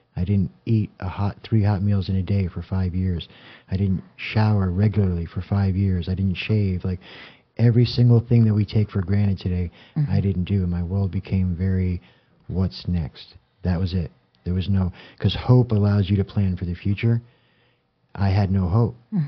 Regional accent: New Jersey, United States; born there; now in Las Vegas, United States; I'm not originally from Vegas. I came here in 1999. I was born in a small town in northern New Jersey.

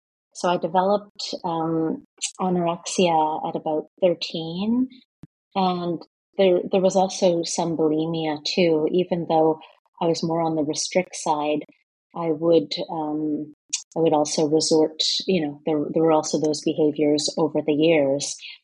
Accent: Canada; now in Reykjavik, Iceland; I'm from Canada, but I've been living here in Iceland since 2017 with my husband, who's also Canadian

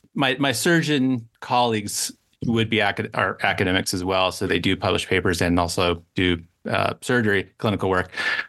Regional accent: San Francisco, California, United States; I grew up in San Francisco Bay Area, and went to UC Santa Cruz.

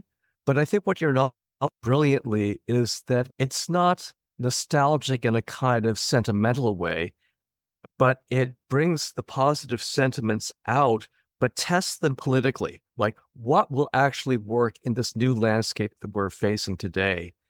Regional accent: California, United States; And I grew up in the Bay Area.

